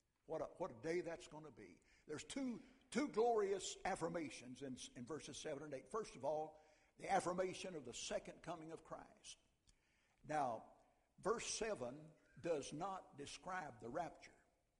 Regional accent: Soddy, Tennessee, United States; I traveled down to Saudi, where I'm born and raised in Saudi, Tennessee, to see my mother.

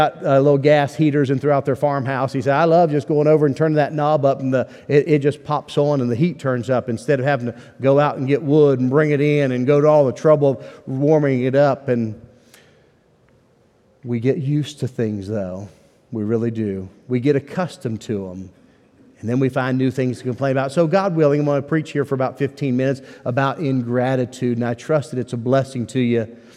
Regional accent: West Virginia, United States; We're from West Virginia, so we're not too far off in some of our speech and things.

